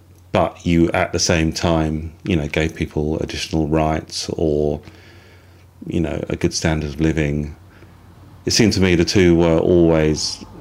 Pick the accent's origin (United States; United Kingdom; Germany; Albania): United Kingdom; St Albans, East of England; when I was living at home growing up in St Albans in Hertfordshire, I was always a sort of strong poetry writer.